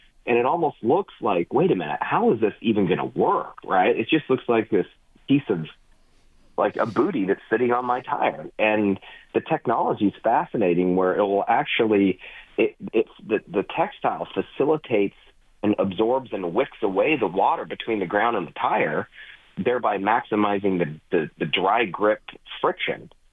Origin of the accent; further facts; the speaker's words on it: Utah, United States; I grew up in Utah, so I was always of the chain mindset.